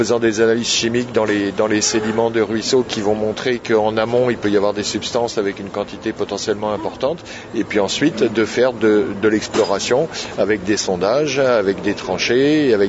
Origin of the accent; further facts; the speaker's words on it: France; Je suis français, j'ai plaisir à venir ici